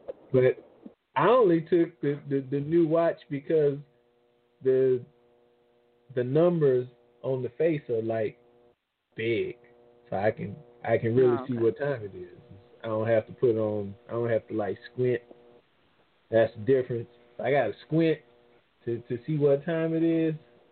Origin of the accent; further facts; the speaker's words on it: New Orleans, Louisiana, United States; And I remember growing up in New Orleans, I almost got a gold tooth.